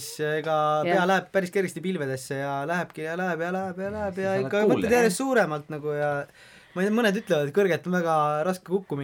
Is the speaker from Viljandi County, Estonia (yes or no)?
yes; Viljandi, Viljandi County, Estonia; mina olen Viljandist pärit